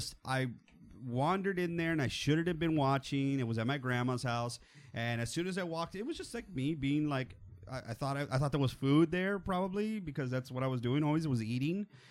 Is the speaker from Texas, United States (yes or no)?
yes; Texas, United States; They got it from me because I am from Texas.